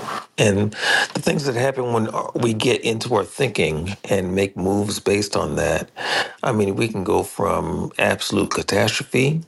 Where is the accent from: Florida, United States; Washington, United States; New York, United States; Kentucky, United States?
Washington, United States; Tacoma; I am hailing from Tacoma, Washington.